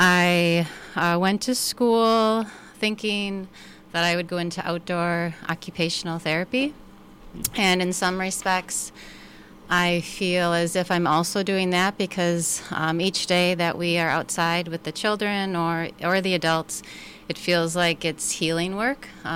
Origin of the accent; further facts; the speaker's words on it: La Crosse, Wisconsin, United States; I grew up in La Crosse, Wisconsin, and I feel like I, in some ways, coming full circle, my childhood was filled with playing outside.